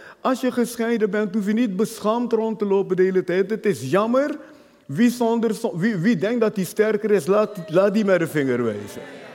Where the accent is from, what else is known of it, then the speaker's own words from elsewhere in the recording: Nigeria; Dutch is a second language; now in Netherlands; ik kom uit Nigeria, mijn vader was arm, mijn moeder was arm